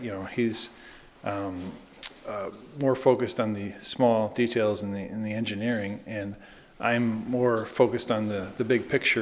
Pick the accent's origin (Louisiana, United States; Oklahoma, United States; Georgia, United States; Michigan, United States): Georgia, United States; He was from Arizona and I was from Georgia.